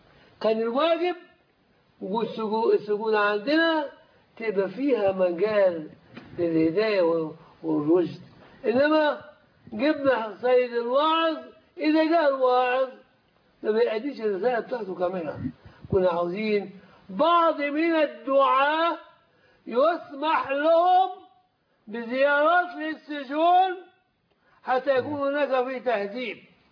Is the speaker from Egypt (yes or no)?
yes; Egypt; والله البلاد كانت عندنا في مصر بالذات كلها كانت أمن وأمان